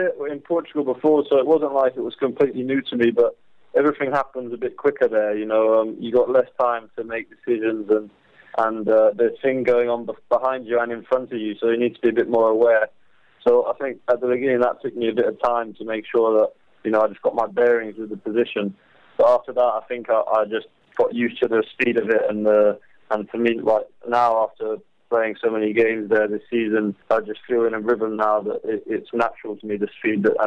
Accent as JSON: {"language": "English", "region": "England", "country": "United Kingdom", "said": "I'm English, so I've got the natural English attitude"}